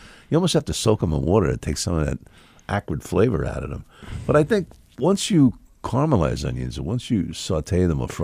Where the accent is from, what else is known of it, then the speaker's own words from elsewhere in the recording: England, United Kingdom; I'm English.